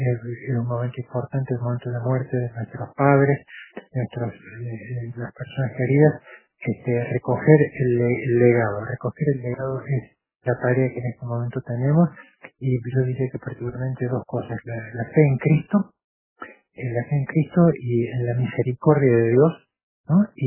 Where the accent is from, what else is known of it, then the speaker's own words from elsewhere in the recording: Argentina; Así que como argentinos, especialmente significativo para nosotros esta muerte